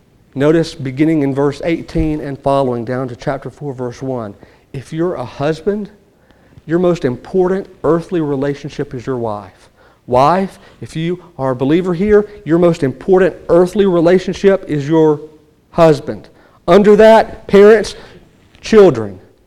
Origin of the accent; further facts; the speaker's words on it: Louisiana, United States; also born or lived in New Orleans; I grew up down in Cajun country, close to Louisiana, down close to New Orleans. Lived in New Orleans for a while.